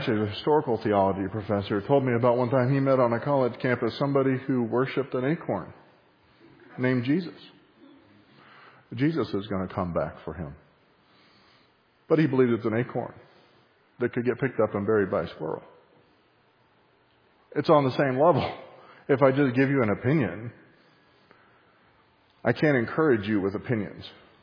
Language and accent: English; Texas, United States; I was raised in Texas, and in Texas, we're nice and polite.